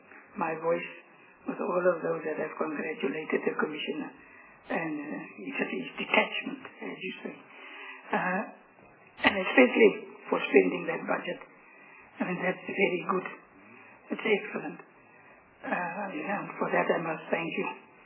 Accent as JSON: {"language": "English", "town": "Beaufort West", "region": "Western Cape", "country": "South Africa", "said": "The second point is, as you all know now, I'm from the Western Cape and I'm from Beaufort West."}